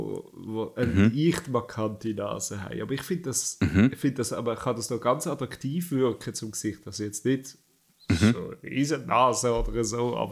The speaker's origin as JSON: {"language": "German", "region": "Zurich", "country": "Switzerland", "said": "Also, bleibt bei uns, nirgends als Zürcher"}